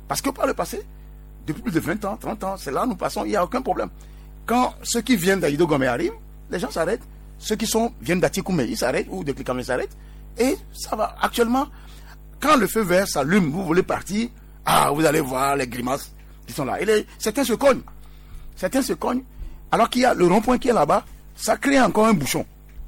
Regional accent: Togo; On n'en a aucun échangeur chez nous au Togo.

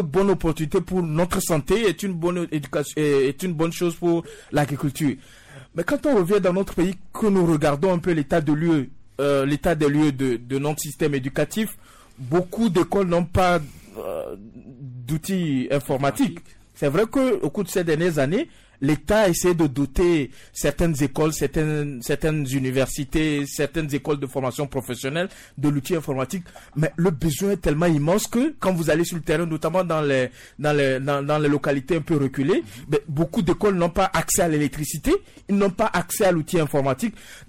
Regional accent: Togo; nous, en tant qu'Africains, beaucoup plus précis en tant que Togolais

